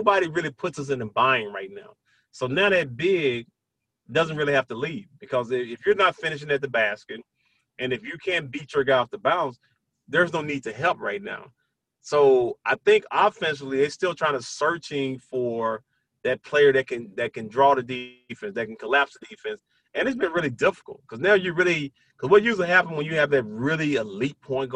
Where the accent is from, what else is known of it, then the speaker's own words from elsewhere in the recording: Brownsville, Tennessee, United States; on the other side was a kid from Brownsville, Tennessee, from my hometown, all-time leading shot blocker.